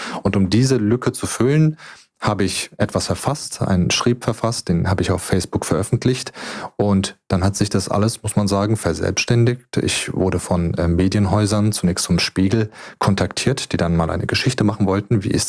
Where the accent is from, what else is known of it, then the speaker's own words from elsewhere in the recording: Hesse, Germany; Ich bin eigentlich aus der Region Darmstadt, aus Funkstadt, um genau zu sein, also ein Hesse.